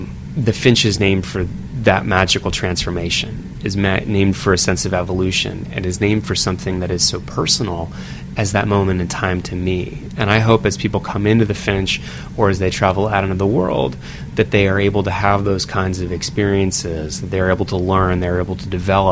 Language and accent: English; Woodbury, Connecticut, United States; Growing up in Litchfield County, Connecticut, growing up in Woodbury, watching the goldfinch change from this kind of camouflage brown to this resplendent gold